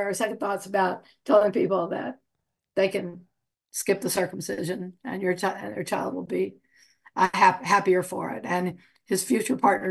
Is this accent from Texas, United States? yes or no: yes; Texas, United States; born there; Yeah, you know, I was born in Texas.